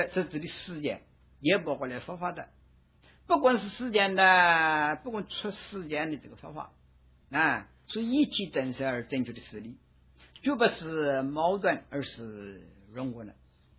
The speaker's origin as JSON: {"language": "Chinese", "country": "China", "said": "所以我们中国人就说话哟，"}